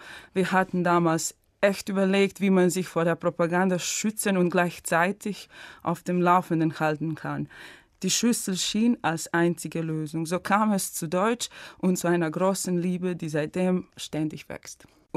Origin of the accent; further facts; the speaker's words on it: Užice, Zlatibor District, Serbia; German is a second language; ich komme aus Serbien, aus einer Stadt namens Užice in Westserbien. Das liegt an der Grenze mit Bosnien.